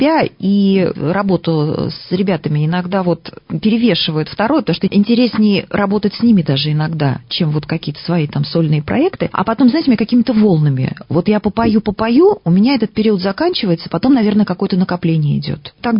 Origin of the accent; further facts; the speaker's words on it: Penza, Penza Oblast, Russia; also born or lived in Novotroitsk; Нет, я родилась в Новотроицке, на Урале. И там же я пошла в музыкальную школу 6 лет. А потом мы уже, когда мне исполнилось 7, мы приехали сюда, в Пензу.